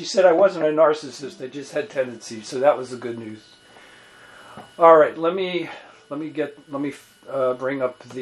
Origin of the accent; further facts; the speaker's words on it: Brooklyn, New York, United States; I grew up in Brooklyn, and I grew up in a community that was split between Italians and Jews.